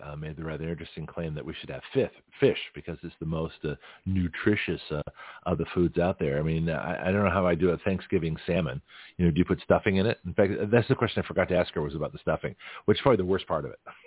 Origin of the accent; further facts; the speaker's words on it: Australia; also born or lived in Canada; me being Canadian by birth and Australian by residence growing up as a kid, so childhood experience, you know, part of the British Commonwealth.